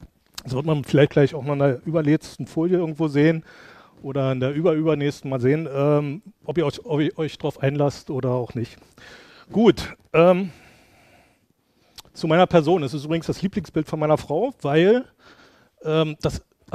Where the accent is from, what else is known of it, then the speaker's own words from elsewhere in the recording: Brandenburg an der Havel, Brandenburg, Germany; Brandenburg ist groß. Ich komme direkt aus der Stadt Brandenburg.